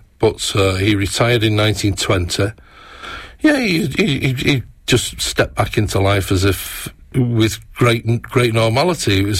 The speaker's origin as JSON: {"language": "English", "town": "Manchester", "region": "North West England", "country": "United Kingdom", "said": "You know, I'm from Manchester."}